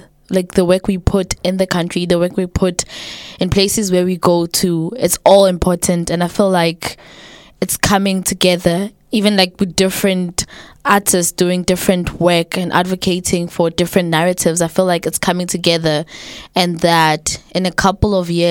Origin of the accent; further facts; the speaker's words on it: South Africa; I'm from South Africa, just as Amr said. We are all from South Africa.